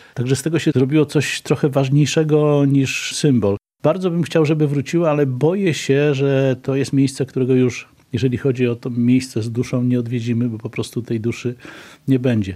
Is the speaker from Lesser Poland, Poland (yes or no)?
yes; Kraków, Lesser Poland, Poland; a Kraków to moje rodzinne miasto